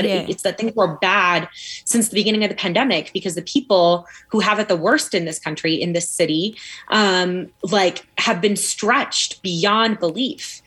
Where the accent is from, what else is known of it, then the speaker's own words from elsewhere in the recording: Pakistan; Like, it's like my family, we're Pakistani, but on my mom's side of the family, they are not like native to Pakistan.